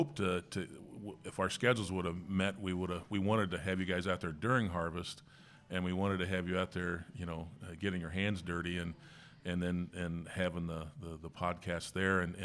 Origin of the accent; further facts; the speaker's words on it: Irvington, United States; that was another fun part of growing up in Irvington